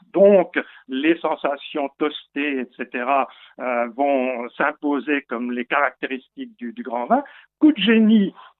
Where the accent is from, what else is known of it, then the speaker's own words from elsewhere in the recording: Pouilly-sur-Loire, Bourgogne-Franche-Comté, France; parce que je suis originaire de Pouilly-sur-Loire